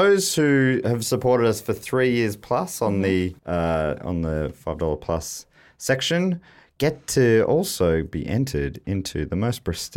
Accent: Milton Keynes, South East England, United Kingdom; Hello, I'm from Milton Keynes.

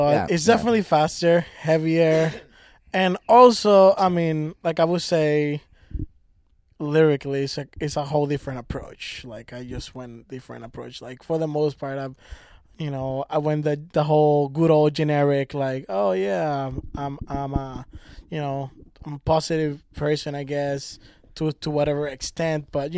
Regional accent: Puerto Rico; Like growing up in Puerto Rico, like a colony, you know what I mean? Like invaded colony.

